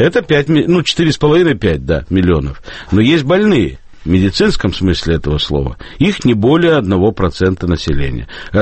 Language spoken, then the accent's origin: Russian; Saint Petersburg, Russia; now in Moscow, Russia; Я уроженец Ленинграда, этим горжусь. Я родился в клинике Отто. Поэтому я вот коренной ленинградец, хотя живу в Москве.